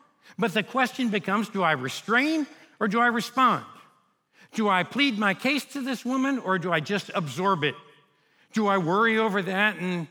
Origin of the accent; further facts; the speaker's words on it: Kentucky, United States; you all know that I'm from Kentucky.